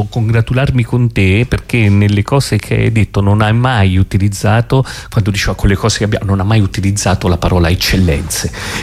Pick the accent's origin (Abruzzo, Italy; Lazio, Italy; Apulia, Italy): Abruzzo, Italy; come abruzzese mi sarebbe proibito